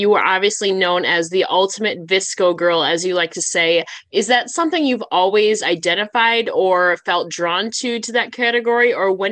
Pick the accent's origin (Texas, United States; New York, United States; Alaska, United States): New York, United States; Buffalo; So I'm from Buffalo, New York. So it's like really close to I'm like Niagara Falls area